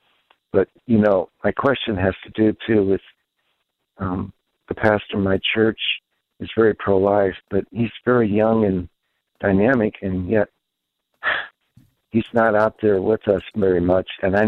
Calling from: Cuyahoga Falls, Ohio, United States; I'm calling from Cuyahoga Falls, Ohio.

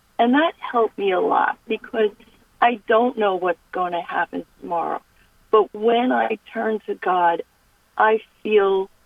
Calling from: New Jersey, United States; This is Morris County, actually.

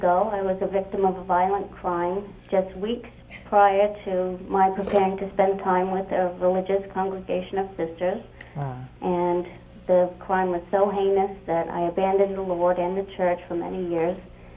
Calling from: Rhode Island, United States; I'm calling from Rhode Island.

